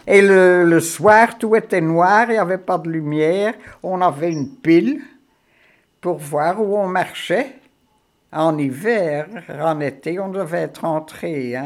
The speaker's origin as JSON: {"language": "French", "town": "Molenbeek", "region": "Brussels-Capital Region", "country": "Belgium", "tie": "born or raised there", "said": "père est de descendante française et ma mère est flamande. Donc... Je suis bruxelloise. Je n'ai jamais habité Bruxelles. J'ai toujours habité Molenbeek."}